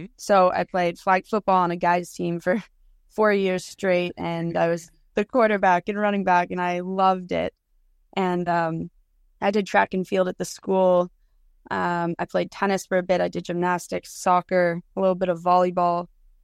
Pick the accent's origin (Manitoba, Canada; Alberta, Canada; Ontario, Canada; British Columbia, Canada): Manitoba, Canada; Winnipeg; moved away as an adult; also born or lived in Philadelphia; I'm from Winnipeg, Manitoba, so like the heart, the middle of Canada, just above North Dakota, Minnesota area. And I grew up there with my family. They all still live there until about age 18 when I moved to Philadelphia on a squash scholarship.